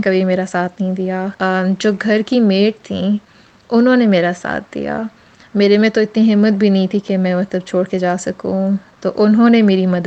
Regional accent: Islamabad, Islamabad Capital Territory, Pakistan; now in Sydney, Australia; میں اسلام آباد پاکستان سے ہوں۔ آج کل میں سڈنی میں رہتی ہوں آسٹریلیا میں،

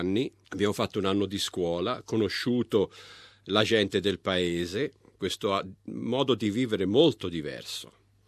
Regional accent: North Fitzroy, Victoria, Australia; also born or lived in Tuscany, Italy; A dir la verità no, i primi ricordi li ho di North Fitzroy, cioè un mese dopo che io e mia mamma siamo sbarcati dalla nave cominciano i ricordi.

